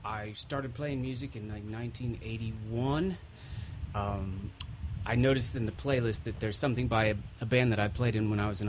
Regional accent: Indianapolis, Indiana, United States; also born or lived in Fort Wayne; now in Richmond, United States; Yes, I grew up in Indiana. I spent most of my young life in Indianapolis. I was in Fort Wayne, Indiana for a couple of years. So Indiana was my home. Virginia is my home.

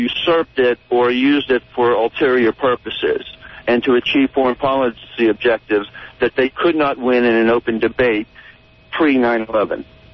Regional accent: Somerset, Pennsylvania, United States; also born or lived in Bedford, Pennsylvania; I had my 20th high school reunion there and grew up in Somerset Borough, the seat of Somerset County.

